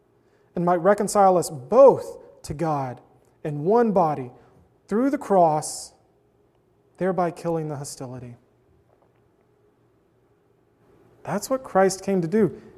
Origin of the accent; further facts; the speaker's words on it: the South, United States; You know, growing up in the South, this is just one of those things that almost gets instilled in you.